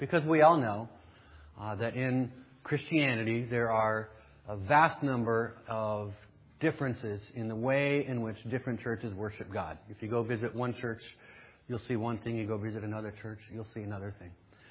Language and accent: English; Denver, Colorado, United States; moved away as an adult; And then I went off to college, and I moved from Denver to Phoenix, so I couldn't obviously continue to attend my home church.